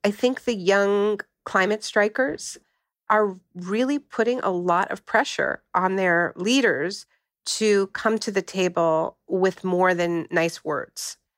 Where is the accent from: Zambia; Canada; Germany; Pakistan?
Canada; now in United States; I'm originally from Canada.